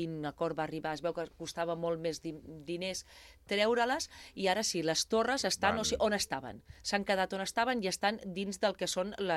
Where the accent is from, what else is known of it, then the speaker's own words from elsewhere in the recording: Sant Sadurní d'Anoia, Catalonia, Spain; also born or lived in Martorell; jo anava a l'escola a Sant Sadurní de ben petita, o sigui, jo em sento més de Sant Sadurní que de Martorell. Jo vaig néixer a Martorell, però sempre he anat a l'escola a Sant Sadurní